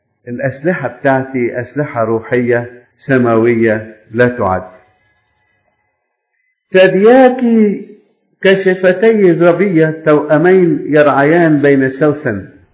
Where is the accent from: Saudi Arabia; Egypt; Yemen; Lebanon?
Egypt; أنا إنسان مصري موجود في مصر